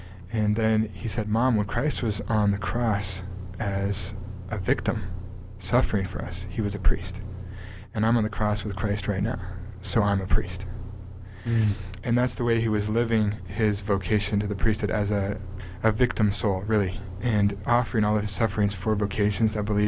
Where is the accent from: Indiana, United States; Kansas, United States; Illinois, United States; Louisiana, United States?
Kansas, United States; Well, where I grew up in Kansas, they say it's so flat you can see your dog run away for a week. It's not true where I come from, which is the northeastern part of the state, where there's lots of hills and lakes and forests.